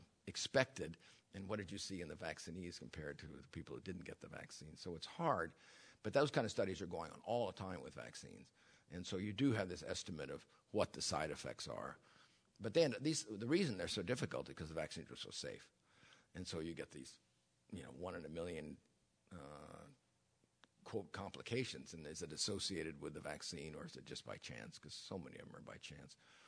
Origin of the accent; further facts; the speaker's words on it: California, United States; I come from Marin County, California, where the mothers are screaming about vaccinating their babies.